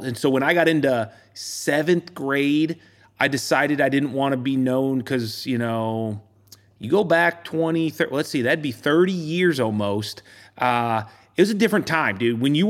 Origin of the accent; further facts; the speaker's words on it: Illinois, United States; I grew up in the Midwest. Always have been here in Illinois.